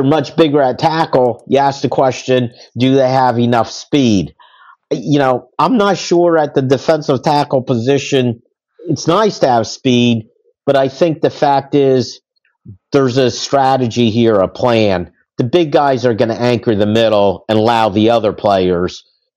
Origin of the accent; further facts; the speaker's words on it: Pennsylvania, United States; The quick story on the Mets, I grew up in Northeast PA. We had cable TV back in the 60s. 1969, I'm 9 years old, Miracle Mets.